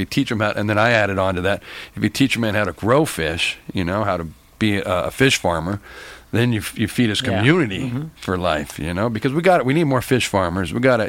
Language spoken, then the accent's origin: English; Yorba Linda, California, United States; I grew up in Yorba Linda.